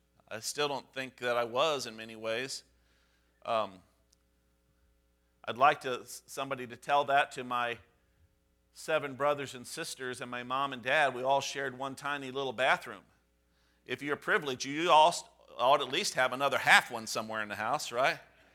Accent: Midwest, United States; Because we're not really Yankees. We're not from the North. We're from the Midwest. So we are softened Yankees, okay? And I consider myself a recovering Yankee.

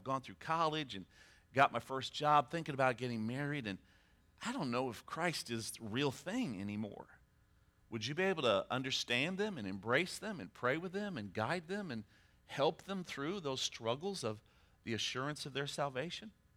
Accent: Midwest, United States; I like my cornbread sweet, so crucify me. I'm from the Midwest.

